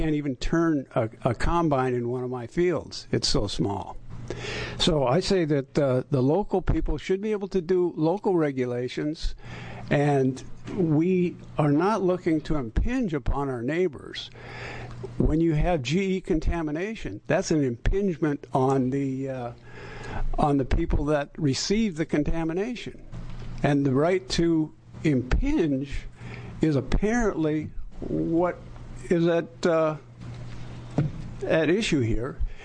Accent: Rogue River, Oregon, United States; I'm from Rogue River in Jackson County.

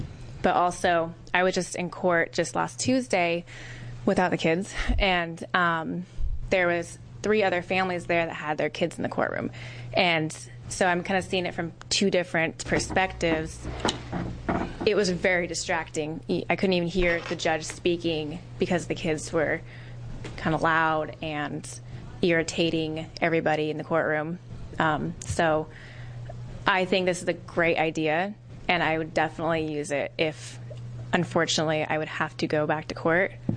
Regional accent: Grand Ronde, Oregon, United States; I am from Polk County, Grand Ronde.

